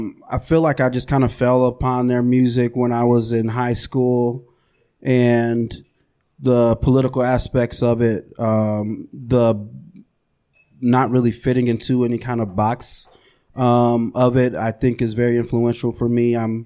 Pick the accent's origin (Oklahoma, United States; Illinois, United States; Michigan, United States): Michigan, United States; Flint; I'm from Flint and I went to like local things there